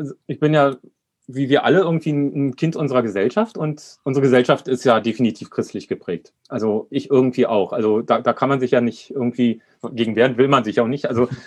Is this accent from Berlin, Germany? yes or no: yes; Spandau, Berlin, Germany; aufgewachsen bin ich in Spandau bei meiner alleinerziehenden Mutter